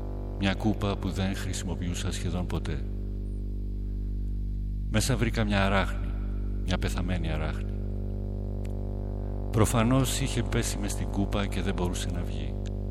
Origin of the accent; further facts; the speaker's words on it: Thessaloniki, Central Macedonia, Greece; also born or lived in Athens; Εντάξει, μεγάλωσα εκεί, γεννήθηκα στην Αθήνα.